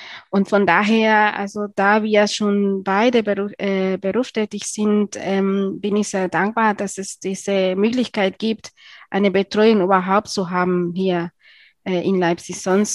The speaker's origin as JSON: {"language": "German", "region": "León", "country": "Nicaragua", "tie": "born or raised there", "said": "Wir unterstützen einen Kindergarten in meinem Heimatstadt in León, in Nicaragua."}